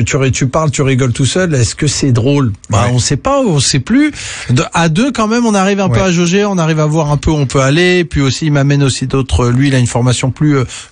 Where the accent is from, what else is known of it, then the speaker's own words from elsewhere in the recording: Vichy, Auvergne-Rhône-Alpes, France; born there; now in Paris, France; Moi je suis donc franco-marocain.